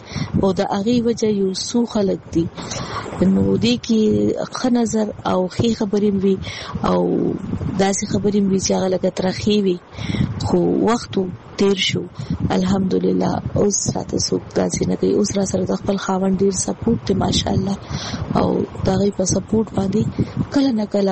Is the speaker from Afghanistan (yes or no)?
no; Peshawar, Khyber Pakhtunkhwa, Pakistan; زما مور چې هغه د بنو ده او پلار مې چې هغه د لکی مروت دی. خو زما ټول تعلیم چې و نو هغه په پېښور کې شوی، نو تاسو ویلی شئ چې زه په پېښور کې لویه شوی.